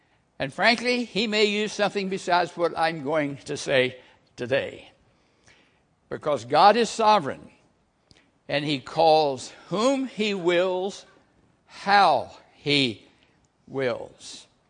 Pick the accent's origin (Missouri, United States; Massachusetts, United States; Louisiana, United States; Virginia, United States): Virginia, United States; I'm from Virginia.